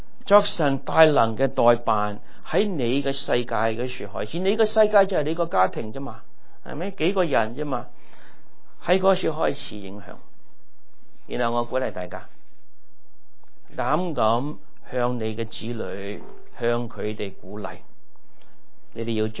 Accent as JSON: {"language": "Chinese", "country": "China", "said": "我们中国人，我们说我们中国人得天独厚，是不是？"}